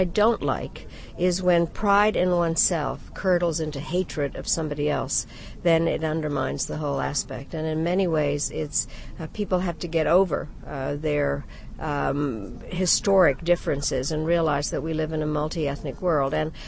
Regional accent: United States; I'm an American. Americans are a mixture of everything. But I'm proud to be a Czech American.

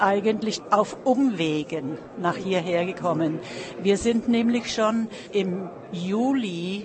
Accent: Trebenice, Ústí nad Labem Region, Czechia; now in Germany; Valdemarsvík ist eigentlich meine Kreisstadt, aber ich stamme aus Trebnitz, das so Trebenice.

